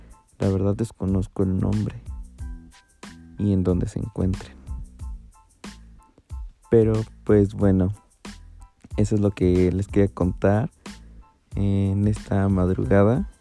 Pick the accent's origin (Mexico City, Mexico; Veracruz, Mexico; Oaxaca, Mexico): Mexico City, Mexico; yo soy de aquí de la Ciudad de México.